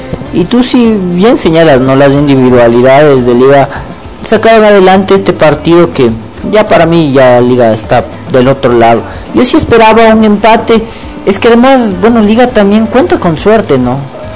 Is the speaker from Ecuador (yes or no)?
yes; Ecuador; Eso es algo que como ecuatorianos ya manejamos a veces, ¿no?